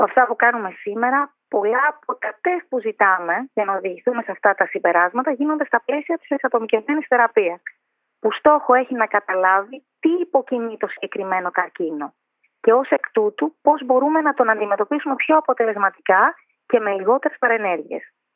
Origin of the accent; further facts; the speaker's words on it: Greece; moved away as an adult; now in London, United Kingdom; Όταν ουσιαστικά έφυγα από την Ελλάδα μαζί με τον σύζυγό μου, που είναι επίσης ιατρός, για να δουλέψουμε στο Λονδίνο.